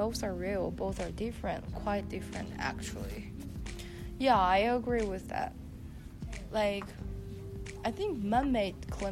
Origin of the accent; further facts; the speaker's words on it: China; I'm from China.